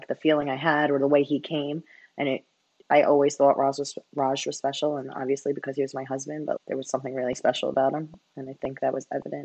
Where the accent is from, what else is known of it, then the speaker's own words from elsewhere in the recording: Staten Island, New York, United States; now in Hoboken, United States; I am originally from Staten Island, New York, and I currently live in Hoboken, New Jersey.